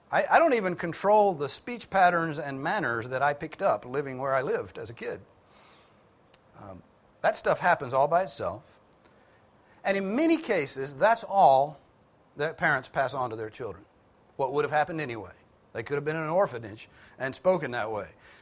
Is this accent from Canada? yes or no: no; the South, United States; We lose track way back there in the 1700s, but we're Southern Americans, and that's different.